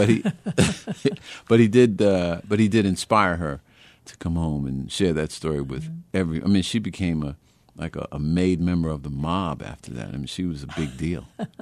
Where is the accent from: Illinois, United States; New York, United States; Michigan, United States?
New York, United States; Brooklyn; also born or lived in Queens; Well, I grew up in Brooklyn and later Queens. And Queens, in my old neighborhood … house was not far from my house.